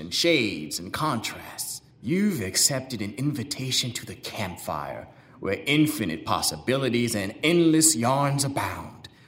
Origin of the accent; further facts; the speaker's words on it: Chicago, Illinois, United States; a mulatto Negro growing up on Chicago's South Side, raised in a predominantly white neighborhood, attending predominantly white primary and secondary schools, part of the only colored family living within a radius of about 3 miles